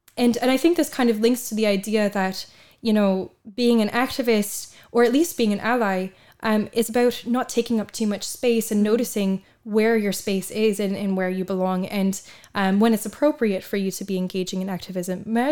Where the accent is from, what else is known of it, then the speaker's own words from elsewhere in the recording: Canada; now in Ireland; I'm a Canadian national studying or doing my research here in Ireland.